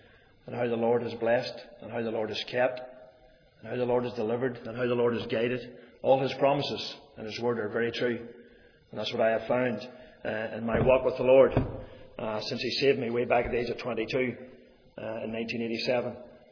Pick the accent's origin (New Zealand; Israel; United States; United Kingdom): United Kingdom; Maghera, Northern Ireland; now in Magherafelt, United Kingdom; I'm now from Macrafelt, belong to the Free Presbyterian Church in Macrafelt, but I grew up in Macra, a little village there at the foot of the Glenshean Pass.